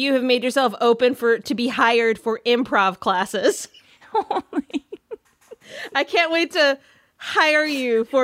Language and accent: English; Minnesota, United States; She's from Minnesota. I'm from Minnesota.